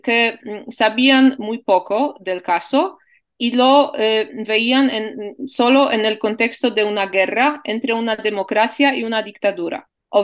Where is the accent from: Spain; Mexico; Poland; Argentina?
Poland; porque yo soy de Polonia y no tengo el sentimiento nacional porque no lo puedo tener